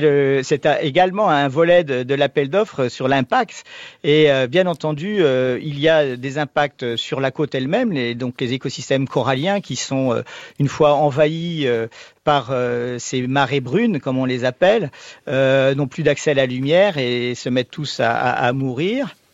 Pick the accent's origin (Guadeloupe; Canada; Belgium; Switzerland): Guadeloupe; il est chez nous en Guadeloupe.